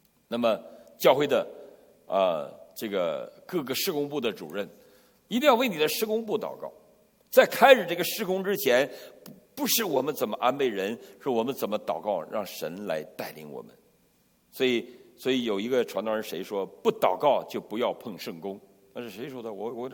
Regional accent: China; 我们大陆的姐妹们从小生活在一个不懂感恩的时代

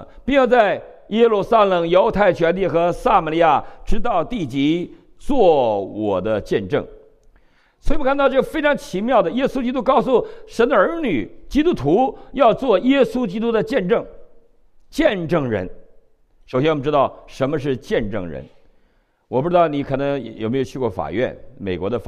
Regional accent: China; 就像我们中国人特别关心我们民族的独立、民族的富强一样，这是一个民族的情节。

